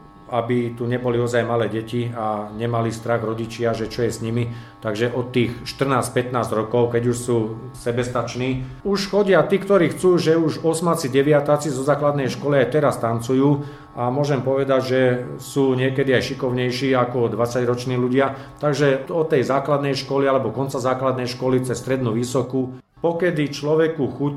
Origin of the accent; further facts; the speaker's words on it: Obice, Nitra Region, Slovakia; aj z dediny, odkiaľ som ja, z Obíc a z prilahlých dedín